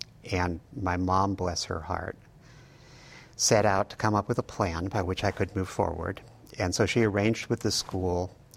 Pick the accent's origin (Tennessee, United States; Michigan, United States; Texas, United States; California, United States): California, United States; I had a really nice family. I grew up in the Bay Area. My father worked in the flower business in San Francisco.